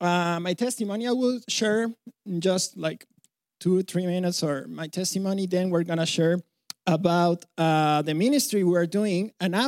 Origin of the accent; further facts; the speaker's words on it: Mexico; accent: Mexican; English is a second language; Funny accent? Yes, that's why, because I'm from Mexico